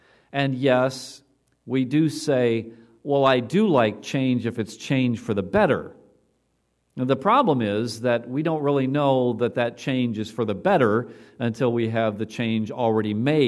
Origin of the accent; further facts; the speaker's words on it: Chicago, Illinois, United States; born there; Well, I was born in Chicago, but I don't remember anything about it. So off we moved to Chicago.